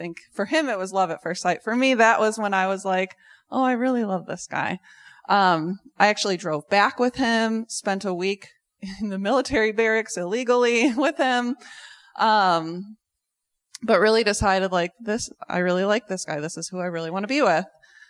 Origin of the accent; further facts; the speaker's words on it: Arlington Heights, Illinois, United States; I was born here in Illinois, in Arlington Heights.